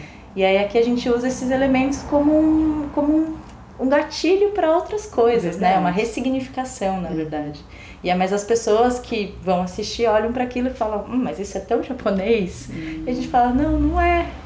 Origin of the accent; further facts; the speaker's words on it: Brazil; Então, é bem difícil tirar esse lugar de não, somos brasileiras. temos toda a questão da herança cultural e da herança fenótipica, né?